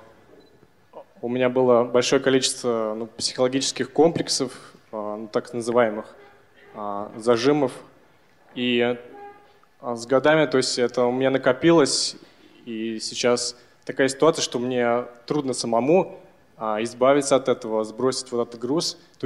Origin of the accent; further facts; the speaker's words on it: Nizhny Novgorod, Nizhny Novgorod Oblast, Russia; я приехал из Нижнего Новгорода.